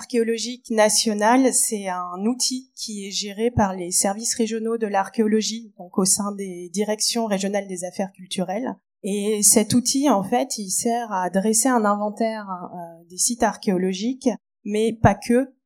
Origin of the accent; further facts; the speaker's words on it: Pays de la Loire, France; Mais j'ai un tropisme de l'ouest de la France, puisque je viens de Loire-Atlantique.